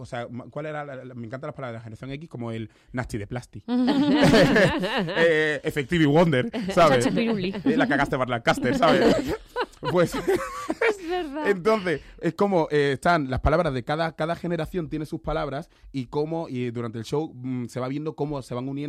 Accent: Vallecas, Community of Madrid, Spain; pero vamos a ver, si vengo de Vallecas

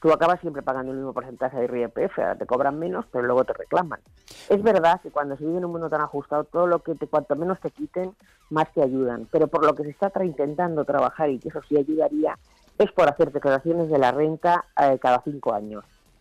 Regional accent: Spain; cómo somos los españoles de gracioso

